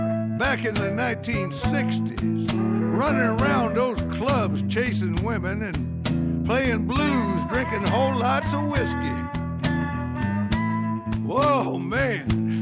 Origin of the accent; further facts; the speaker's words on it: Oklahoma, United States; I'm from Oklahoma.